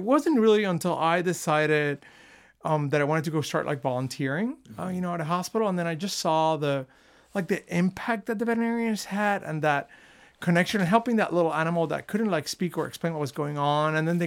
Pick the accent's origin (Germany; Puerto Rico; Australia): Puerto Rico; I grew up in Puerto Rico, and I went to an all-boys Catholic high school.